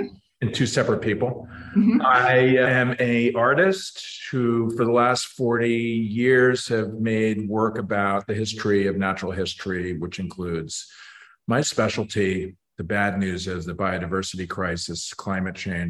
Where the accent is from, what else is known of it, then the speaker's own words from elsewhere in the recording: Manhattan, New York, United States; now in Connecticut, United States; As a city kid, I grew up in Manhattan.